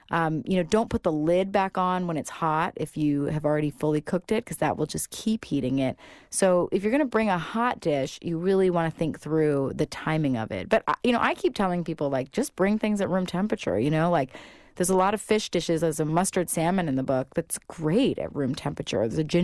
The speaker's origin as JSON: {"language": "English", "region": "the South", "country": "United States", "said": "You know, I'm from the South, so there's a lot of Southern influence"}